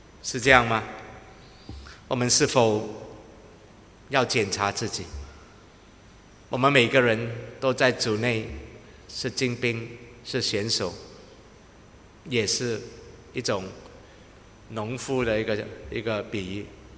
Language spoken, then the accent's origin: Chinese; Singapore; 但是真的很惭愧，我们全部新加坡人跑得没到1公里就全部都停止了。